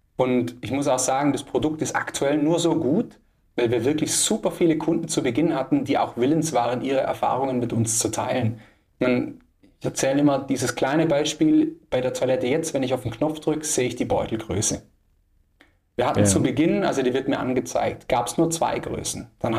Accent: Bad Waldsee, Baden-Württemberg, Germany; Also wir kommen aus der Region Bad Waldsee.

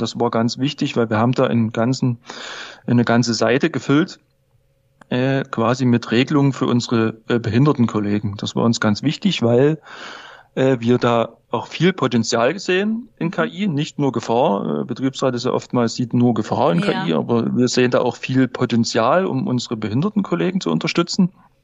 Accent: Saxony, Germany; accent: Saxon; ich muss immer mit meinem sächsischen Dialekt.

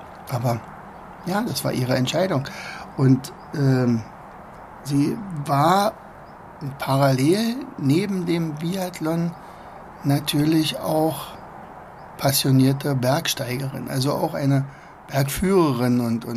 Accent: Germany; naja, ich bin ja damals in der DDR aufgewachsen und wir durften also nicht in den Wilden Westen fahren.

